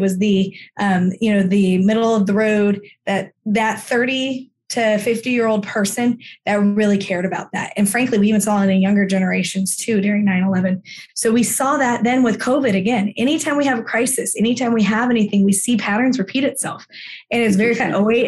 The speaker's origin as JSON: {"language": "English", "region": "New Jersey", "country": "United States", "said": "I'm from South Jersey originally."}